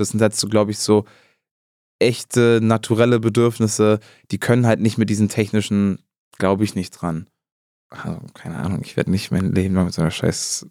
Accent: Eberswalde, Brandenburg, Germany; Aus Eberswalde, Brandenburg, Barnim.

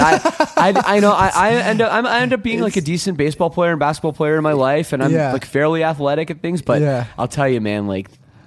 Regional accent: Toronto, Ontario, Canada; I grew up here in Toronto.

